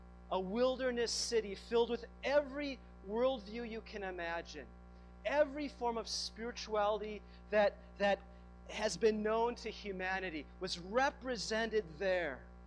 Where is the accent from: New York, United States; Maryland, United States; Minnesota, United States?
Minnesota, United States; Minneapolis; I grew up in the Minneapolis area.